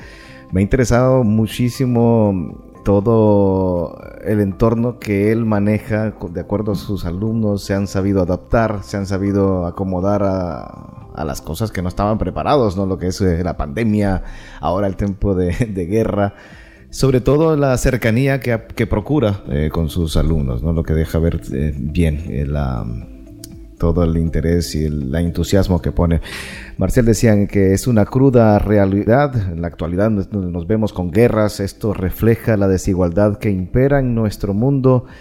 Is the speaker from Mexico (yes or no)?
no; Honduras; Yo soy de Honduras.